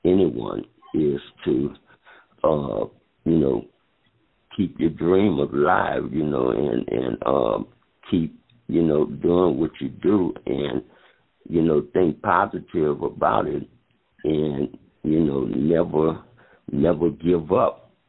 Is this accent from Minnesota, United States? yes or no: no; New Orleans, Louisiana, United States; being from the ghetto, you go through so much, because we are from New Orleans, the Night Wall, the Desire Project, which is a ghetto